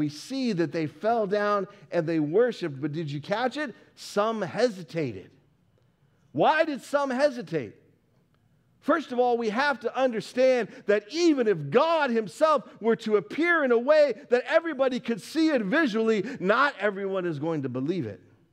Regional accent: Colorado, United States; For me as a kid growing up in Colorado, which has the best mountains in the United States, bar none.

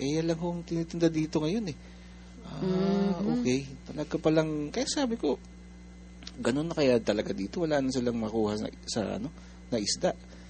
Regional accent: Mimaropa, Philippines; Kasi taga Mindoro ako, nung isang araw umuwi ako.

